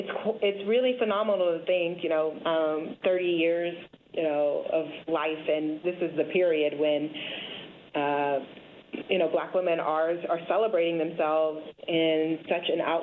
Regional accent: Cincinnati, Ohio, United States; I did. I am a native Cincinnatian, yes.

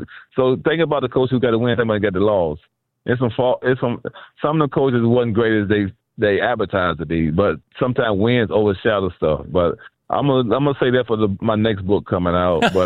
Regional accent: Cleveland, Ohio, United States; So when I was growing up in Cleveland, you know, inner city of Cleveland, it wasn't the greatest time growing up.

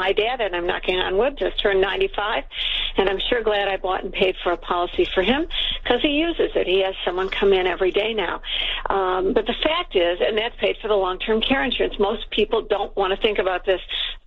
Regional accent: United States; But, you know, as an American, how can you look at our political choices

